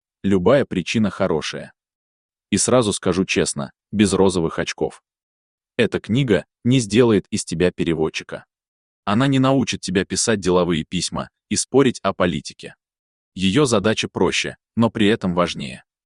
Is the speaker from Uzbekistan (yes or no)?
yes; Uzbekistan; now in Russia; Я узбек, живу в России, преподаю и пишу учебники.